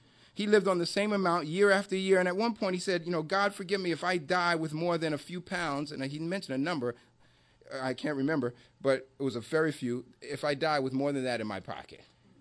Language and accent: English; New York, United States; But I grew up in New York, and he was big in New York.